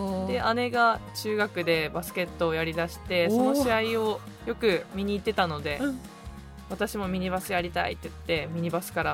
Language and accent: Japanese; Yokohama, Kanagawa, Japan; also born or lived in Kobe / Osaka; now in Yamanashi, Japan; 神戸、 で生まれて横浜で育って、